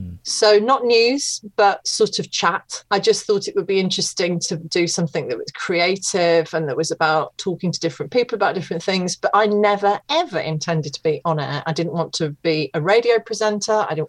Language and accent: English; East Midlands, United Kingdom; because I'm from Leicestershire, and I'd gone back to live with my mum and dad after university